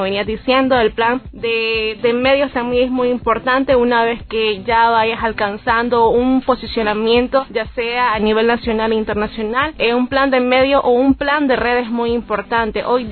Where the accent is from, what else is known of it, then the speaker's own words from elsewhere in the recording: Nicaragua; como nicaragüenses que somos